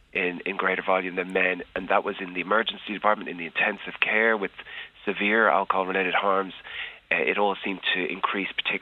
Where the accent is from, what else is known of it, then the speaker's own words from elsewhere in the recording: Ireland; as an Irish person